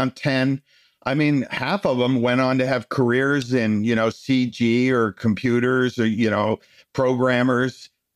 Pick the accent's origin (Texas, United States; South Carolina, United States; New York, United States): New York, United States; also born or lived in Pennsylvania, United States; I grew up in New York and Pennsylvania, went to school in Boston at the Museum of Fine Arts School